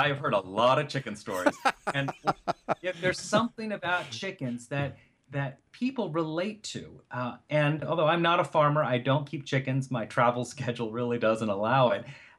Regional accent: United States; And as an American, I find it very difficult to find other choices.

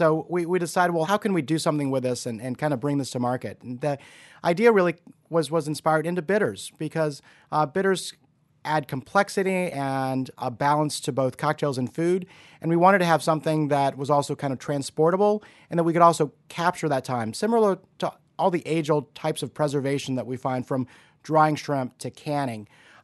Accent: Louisiana, United States; That's always been a passion of mine growing up in South Louisiana, loving food, loving cooking

